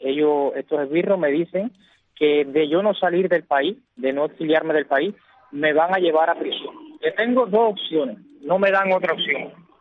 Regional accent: Cuba; Como un cubano digno que se respeta, como un cubano que sabe que no he cometido ningún delito

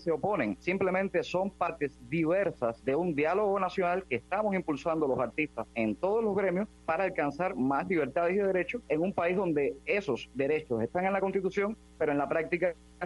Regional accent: Cuba; Somos cubanos, vivimos en Cuba

